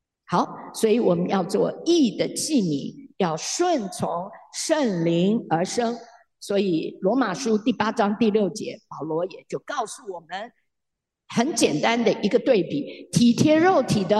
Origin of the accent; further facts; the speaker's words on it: China; 我们中国人对于钱财叫我们死是想得很透彻的，很明白的